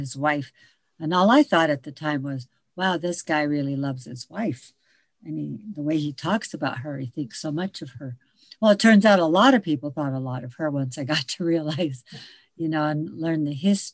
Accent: Sitka, Alaska, United States; now in Petersburg, United States; I am from the Tuktentan clan. I originate from Sitka, actually, and where my family comes from. And we are of the Tahit house. So that is the snail house of the Tuktentan clan.

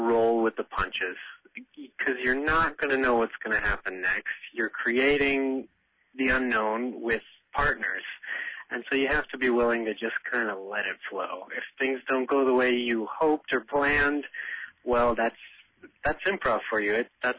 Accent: Boston, Massachusetts, United States; now in Chicago, United States; And I thought, I'm from Boston originally, and I felt like I've come this far. I am more than halfway to Chicago

